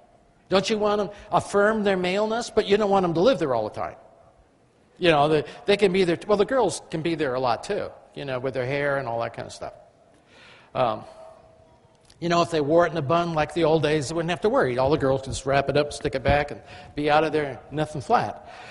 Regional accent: England, United Kingdom; I mean, I am English, but I flunked it in school.

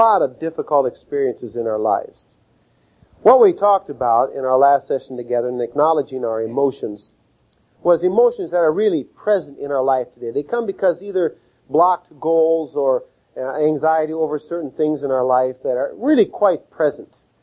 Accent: Minnesota, United States; I was born and raised in Minnesota.

